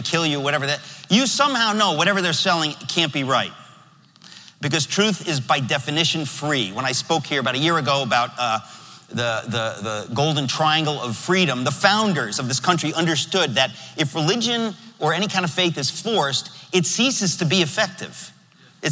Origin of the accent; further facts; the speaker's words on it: New York, United States; born there; I was born in New York. I live in New York. I talk fast so we can get it done.